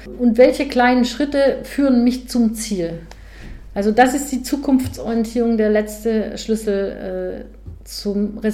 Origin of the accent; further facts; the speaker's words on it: Baden-Württemberg, Germany; ich komme ja eigentlich aus Schwaben.